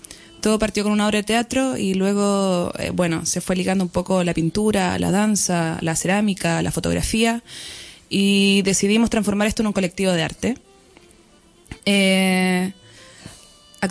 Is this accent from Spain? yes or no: no; Chile; moved away; Somos chilenos, estamos lejos y la verdad es que nos tocó bastante hondo todo esto.